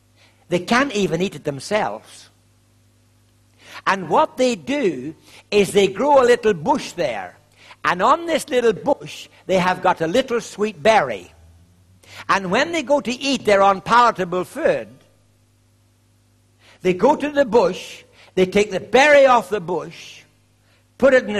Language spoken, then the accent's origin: English; Ireland; even though I'm Irish and I'm not very smart, there's one thing I can spell